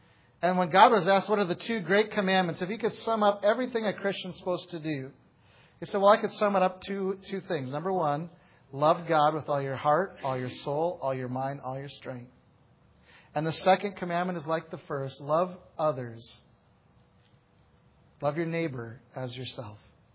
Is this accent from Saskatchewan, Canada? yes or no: yes; Saskatchewan, Canada; I'm from Saskatchewan.